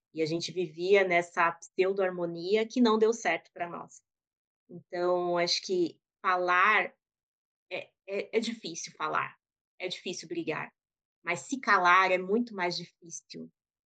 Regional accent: Brazil; Eu cresci num Brasil onde a gente não falava de racismo

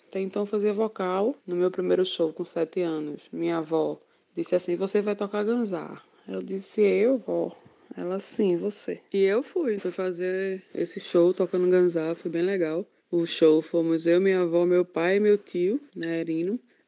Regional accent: Olinda, Pernambuco, Brazil; now in Rio de Janeiro, Brazil; sou de Olinda, Pernambuco, moro no Rio de Janeiro … nasci em berço cultural.

